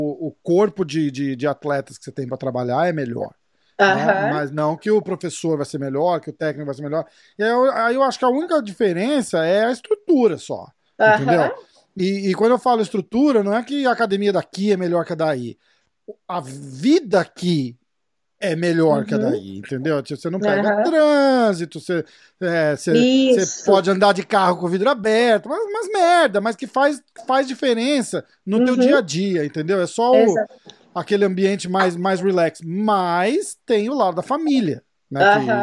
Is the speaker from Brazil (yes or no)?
yes; Brazil; eu principalmente sendo brasileiro e estando aqui, eu sinto muito o bloqueio